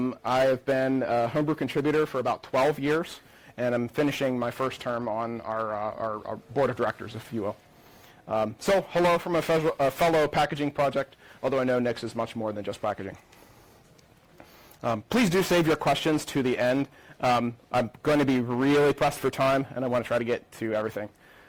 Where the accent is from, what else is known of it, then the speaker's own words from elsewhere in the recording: Pittsburgh, Pennsylvania, United States; accent: Pittsburgh; I come from Pittsburgh in the United States, a metropolitan area of about 2.5 million people in northern Appalachia, in an area of the U.S. we call the Rust Belt. So if my accent slips a little bit, sorry, we have our own accent.